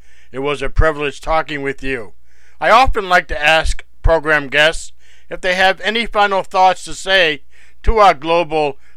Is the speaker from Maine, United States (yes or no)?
yes; Maine, United States; also born or lived in Eastern Canada; I come from Wabanaki Territory, what is now called the state of Maine, and a portion of what is now called Eastern Canada.